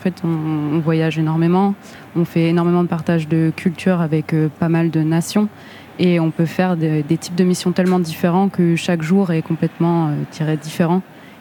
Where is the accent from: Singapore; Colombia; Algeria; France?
France; Bourgogne-Franche-Comté; à la base, je viens de l'Est.